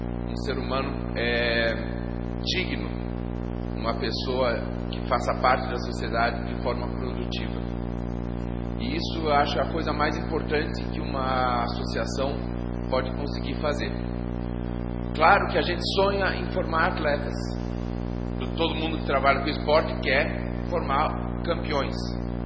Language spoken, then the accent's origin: Portuguese; Curitiba, Paraná, Brazil; now in Fama, Brazil; Eu vim de Curitiba e me casei com aquela mulher maravilhosa ali, e fui morar em Fama